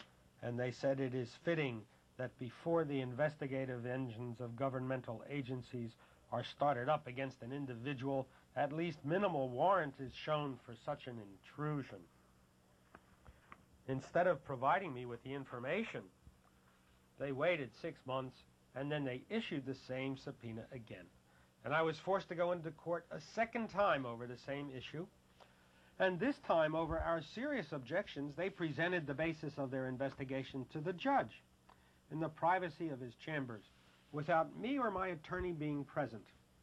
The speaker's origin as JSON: {"language": "English", "region": "New York", "country": "United States", "said": "in my home state of New York, not everyone in the health food industry is aware of the state's efforts"}